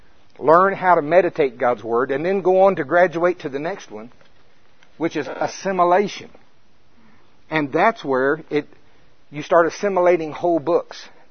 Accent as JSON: {"language": "English", "country": "United States", "said": "I'm from Pottawatomie County."}